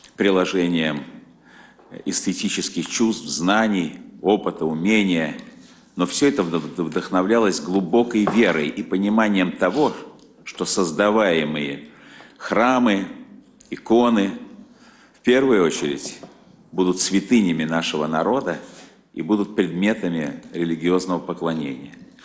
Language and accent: Russian; Saint Petersburg, Russia; приехал я из Ленинграда